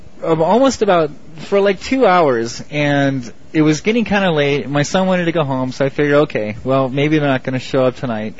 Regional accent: Phoenix, Arizona, United States; born there; also born or lived in New York; Well, I was born here in Phoenix, Arizona, but I've traveled all over the place. I've been to New York, and...

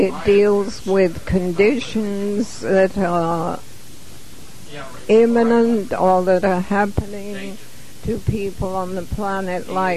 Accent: England, United Kingdom; now in Santa Barbara, United States; when I was in England, and I grew up in England.

